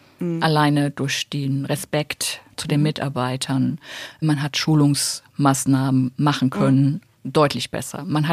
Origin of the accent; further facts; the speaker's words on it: Senftenberg, Brandenburg, Germany; Und in Senftenberg, meiner Heimatstadt